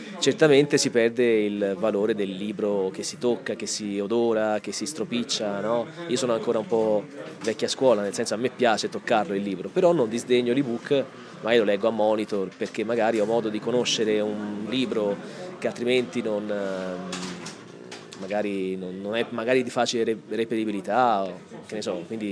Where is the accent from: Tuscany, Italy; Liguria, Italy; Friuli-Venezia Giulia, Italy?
Tuscany, Italy; Barga; Io poi sono di Barga, quindi perché non farla?